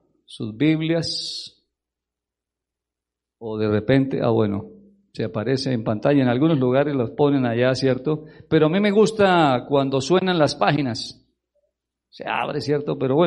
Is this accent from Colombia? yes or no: yes; Bucaramanga, Santander, Colombia; Yo vengo de la ciudad de Bucaramanga, en el departamento de Santander, estado de Santander, Colombia.